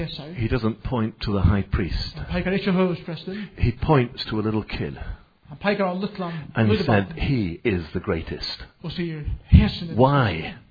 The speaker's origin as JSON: {"language": "English", "region": "England", "country": "United Kingdom", "tie": "born there", "said": "Some of you were born in the Faroes. Some in Denmark. I was born in England."}